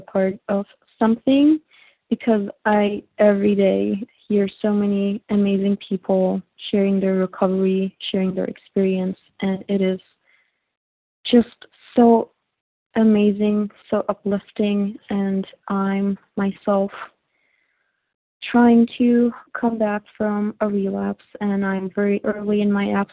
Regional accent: Turkey; from Turkey

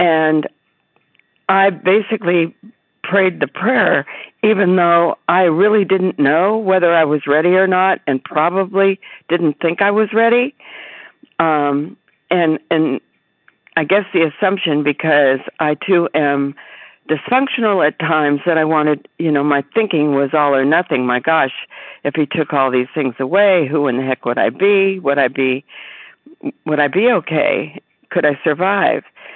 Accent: Arizona, United States; I'm from Arizona.

